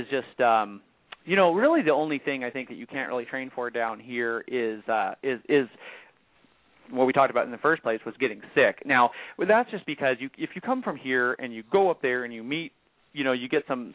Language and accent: English; Alaska, United States; Now, I was raised in Alaska. My dog mushing career began as a small child in Alaska